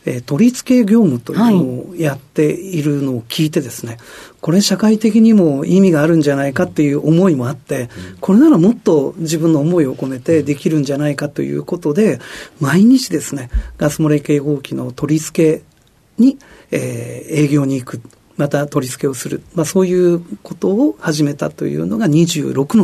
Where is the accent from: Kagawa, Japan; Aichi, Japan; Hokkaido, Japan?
Aichi, Japan; Nagoya; also born or lived in Kitakyushu; 小学校に入る前にですね、はい、父の転勤で、はい、それで名古屋の方に移りまして、ですから小学校からは、まあ、具体的に言うと春日井市というところですが、はい、そこで、生活しておりました。